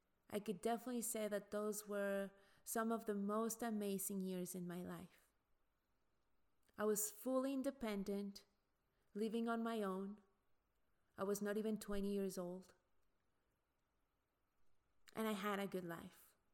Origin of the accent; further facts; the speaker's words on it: Mexico; now in United States; Growing up in Mexico gave me two different points of views of this country.